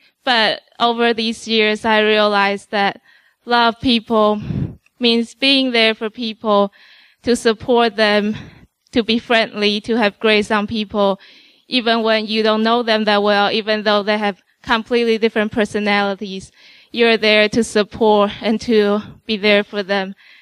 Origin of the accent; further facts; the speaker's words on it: Taiwan; moved away as an adult; I came from Taiwan at 18 just for college, and I came in as a Buddhist